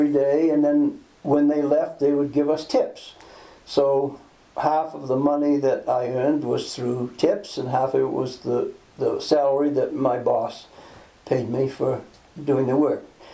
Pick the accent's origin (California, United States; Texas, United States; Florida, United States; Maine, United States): Maine, United States; Well, you know, I'm going to be at home because I grew up in the Pine Tree State.